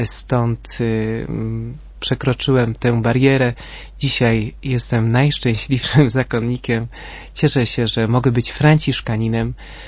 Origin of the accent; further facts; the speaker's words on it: Garczegorze, Pomeranian Voivodeship, Poland; pochodzę z Kaszub, najpiękniejszych stron świata, z najpiękniejszej wsi, jaka jest na Kaszubach, koło Lęborka, z Garczegorza.